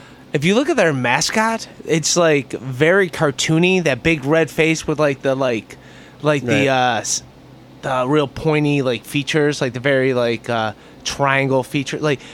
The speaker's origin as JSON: {"language": "English", "town": "Cleveland", "region": "Ohio", "country": "United States", "tie": "born or raised there", "said": "I mean, I grew up in Cleveland, nice. Where the Indians are. Cleveland Indians."}